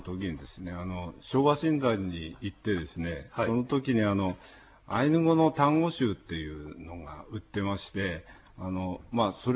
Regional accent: Date, Hokkaido, Japan; born there; 私は伊達市長和町で生まれました。

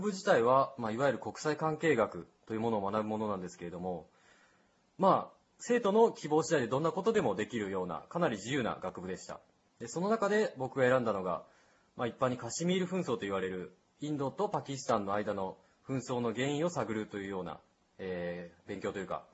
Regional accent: Takasaki, Gunma, Japan; 群馬県の高崎市出身です。

